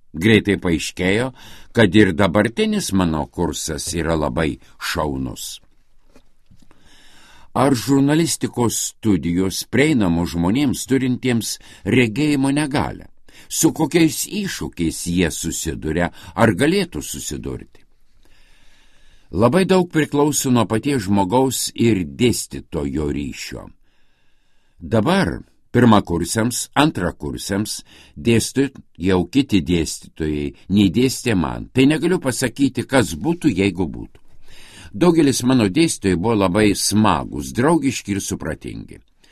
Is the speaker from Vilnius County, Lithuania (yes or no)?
yes; Vilnius, Vilnius County, Lithuania; Esu vilnietė.